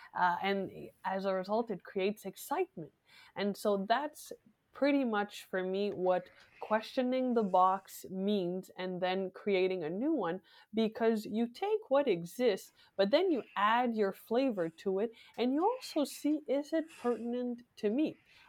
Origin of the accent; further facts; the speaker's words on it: Quebec, Canada; I'm from the East Coast and the French Canadian province of Canada